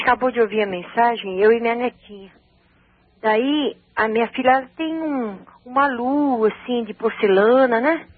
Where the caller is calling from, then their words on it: Suzano, São Paulo, Brazil; Tudo, eu sou de Suzano, viu?